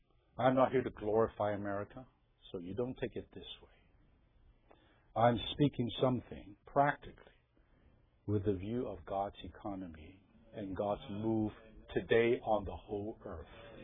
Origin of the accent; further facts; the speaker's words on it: California, United States; I still remember, I'm from Orange County, I mean, we have to drive couple of times a week